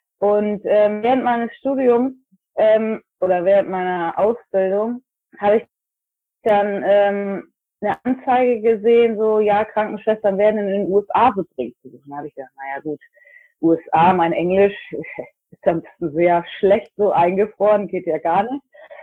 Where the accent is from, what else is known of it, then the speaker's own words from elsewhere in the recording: Northern Germany, Germany; accent: northern German; moved away as an adult; now in United States; ich bin 38. Ich komme ursprünglich ganz aus dem Norden Deutschlands. Das kann man sicherlich auch an meinem schönen nordischen Akzent hören. Und ich lebe jetzt seit etwas über 6 Jahren in Florida.